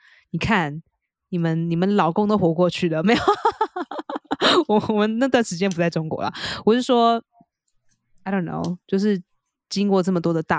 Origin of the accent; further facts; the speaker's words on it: Nantou, Taiwan; 我们家是南投来的。